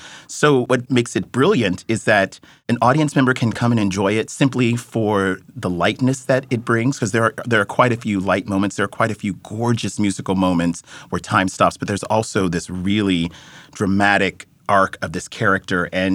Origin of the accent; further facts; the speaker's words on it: Columbus, Ohio, United States; Originally, I'm from Columbus, Ohio.